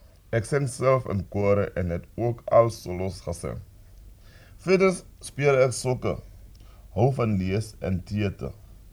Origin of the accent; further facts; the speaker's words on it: Eastern Cape, South Africa; moved away as an adult; now in Cape Town, South Africa; Ek is 30 jaar oud. Ek kom van Ooskap, maar het in 1985 Kapstad toe verhuis om my studies aan die Kapse Technikon te voltooi.